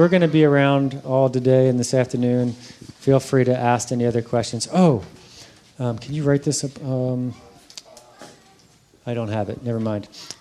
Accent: Honolulu, Hawaii, United States; born there; I'm actually native Hawaiian. I was born in Hawaii, 1971. That's where I was born. Honolulu.

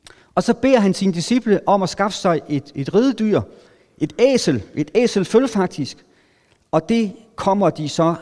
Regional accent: Region of Southern Denmark, Denmark; now in Hillerød, Denmark; bor i Hillerød, jeg er oprindelig sønderjyde, men har været nordsjællænder de sidste, ja, næsten 30 år faktisk.

